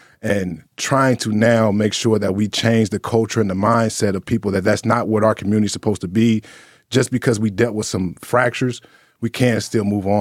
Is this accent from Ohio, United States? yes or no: yes; Woodlawn, Ohio, United States; so technically, I grew up in a neighborhood like just right next to it, some Woodlawn. So it's a street throws away.